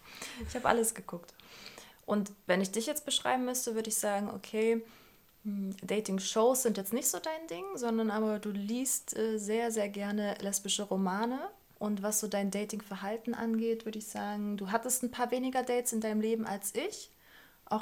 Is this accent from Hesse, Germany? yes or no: no; Leipzig, Saxony, Germany; now in Berlin, Germany; ich komme aus Leipzig.